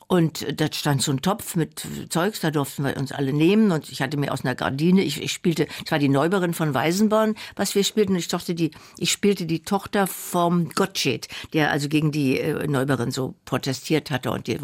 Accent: Dessau, Saxony-Anhalt, Germany; Ich fuhr mit der Schule in meine Heimatstadt Dessau

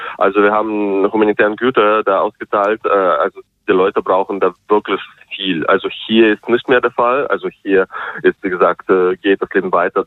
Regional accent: Germany; weil ich komme ja selber aus Deutschland und ja, wenn es weiter so geht, dann gelte ich hier bald als Feind

